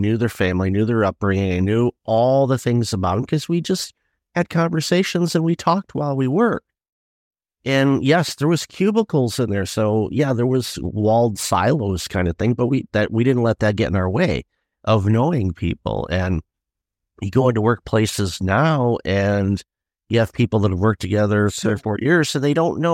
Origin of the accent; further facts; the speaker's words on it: Ireland; I'm like, I'm Irish.